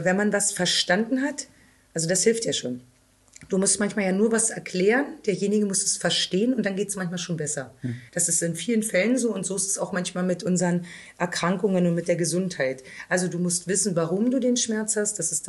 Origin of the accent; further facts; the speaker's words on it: Forst, Germany; Dresden wäre so meine Stadt mal gewesen. Aber ich bin, glaube ich, nicht mutig genug und irgendwie klebt mein Arsch hier in Forst.